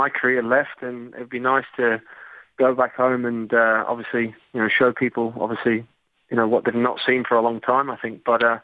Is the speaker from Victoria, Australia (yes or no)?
yes; Melbourne, Victoria, Australia; I'm from Melbourne originally, but, you know, the whole of Australia is, you know, a fantastic place, and it would just be nice to come home